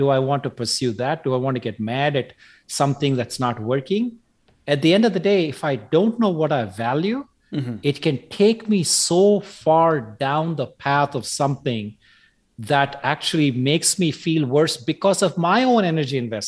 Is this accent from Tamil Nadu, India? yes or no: yes; Chennai, Tamil Nadu, India; born there; I was born in Madras, which is now called Chennai in South India.